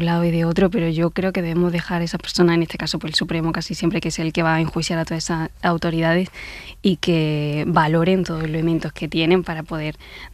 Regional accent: Montilla, Andalusia, Spain; Yo soy de Córdoba, de Montilla, Córdoba.

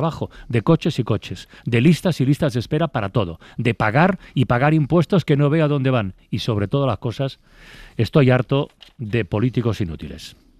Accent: Spain; born there; El hecho de haber tenido la suerte, entre comillas, de nacer en España es algo que escapa a cualquier control

